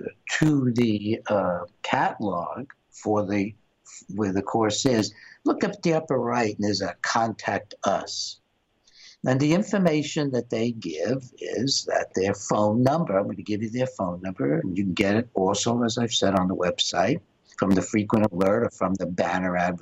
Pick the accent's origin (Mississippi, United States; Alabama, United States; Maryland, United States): Alabama, United States; That's how I was raised in Alabama.